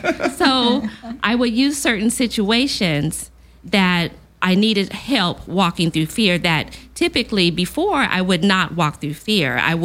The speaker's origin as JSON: {"language": "English", "town": "Riverside", "region": "California", "country": "United States", "tie": "born or raised there", "said": "I grew up in Riverside."}